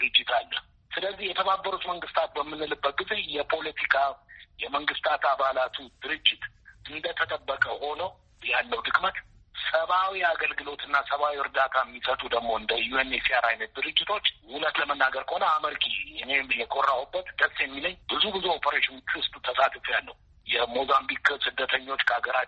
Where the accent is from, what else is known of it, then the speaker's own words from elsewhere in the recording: Addis Ababa, Ethiopia; እኔ ተወልጄ ያደኩት እዚሁ አዲስ አበባ ነው።